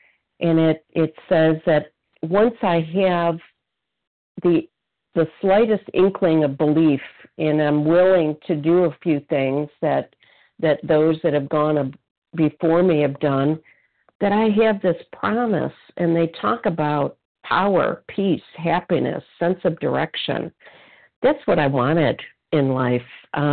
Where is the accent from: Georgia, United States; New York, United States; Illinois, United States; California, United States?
Illinois, United States; I am from Illinois, recovered compulsive eater.